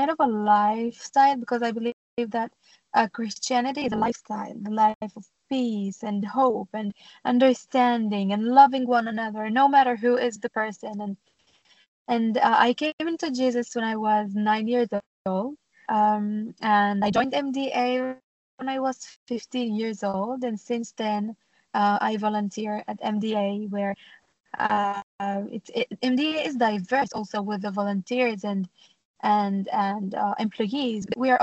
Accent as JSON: {"language": "English", "town": "Nazareth", "region": "Northern District", "country": "Israel", "tie": "born or raised there", "second_language": "English", "said": "So I grew up in Nazareth, a city filled with faith and history. As a Christian Arab, you know, I was surrounded by a mix of Christians, Muslims, and Jews, living side by side."}